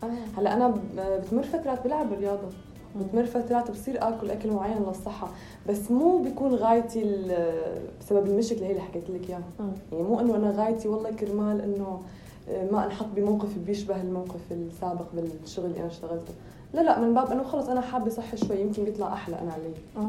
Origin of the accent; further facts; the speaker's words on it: Salamiyah, Hama Governorate, Syria; مدينه اسمها سلمية.